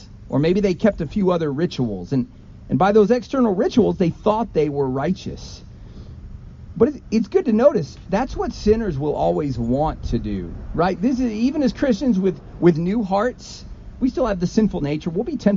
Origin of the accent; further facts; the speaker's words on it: the South, United States; and hey, as an outsider, I'm from the South.